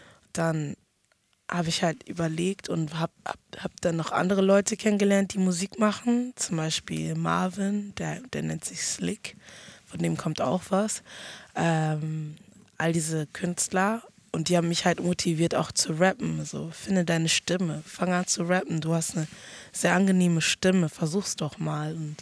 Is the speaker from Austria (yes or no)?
no; Ghana; Ich komme aus Ghana, vergessen wir das nicht.